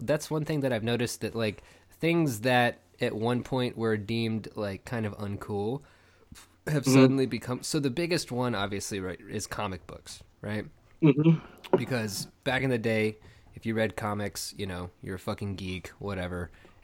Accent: Oklahoma, United States; also born or lived in Virginia / Germany; through high school in Oklahoma. But before that, I mean, we lived in Germany. I was born in Virginia

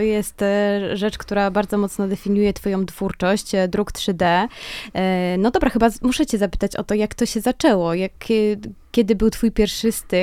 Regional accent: Kraków, Lesser Poland, Poland; no ja akurat jestem z Krakowa, więc pozdrawiam wszystkich Krakusów

